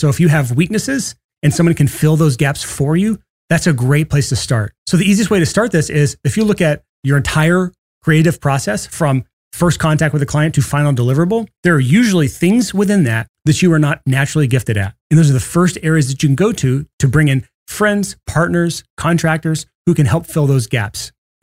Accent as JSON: {"language": "English", "region": "Alabama", "country": "United States", "said": "I'm sorry. I can say this because I'm from Alabama."}